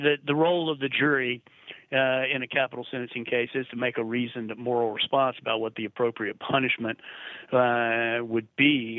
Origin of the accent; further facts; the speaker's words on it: South Carolina, United States; even in states like my home state of South Carolina, there are 44 counties in the state.